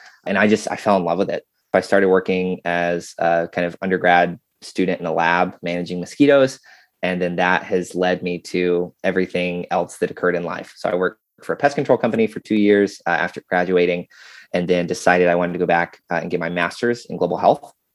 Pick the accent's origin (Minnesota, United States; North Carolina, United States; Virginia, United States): North Carolina, United States; Wilkesboro; I grew up about 30 minutes down the mountain from Boone in a town called Wilkesboro.